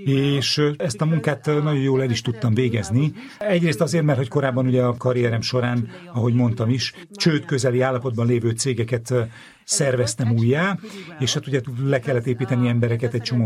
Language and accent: Hungarian; Germany; Hungarian is a second language; Német vagyok, és ugye Németországban a vallás mára már nem képezi annyira fontos részét az emberek életének